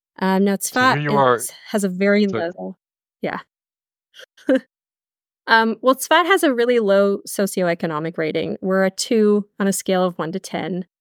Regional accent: Texas, United States; now in Israel; Originally, I'm from Texas, but I've been in Israel for 22 years now.

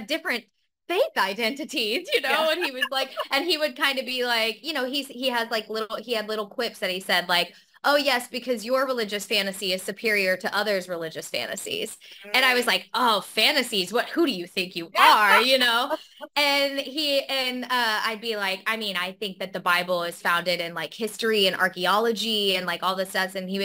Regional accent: Branson, Missouri, United States; Branson, baby.

